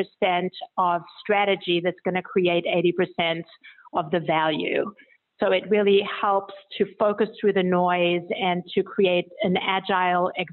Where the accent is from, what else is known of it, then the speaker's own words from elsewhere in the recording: South Africa; accent: South African; also born or lived in Europe; now in Bethesda, United States; based just outside Washington, D.C. in Maryland, Bethesda, Maryland. But my accent is from South Africa, where I was born, but I grew up in Europe. So a bit of a mix.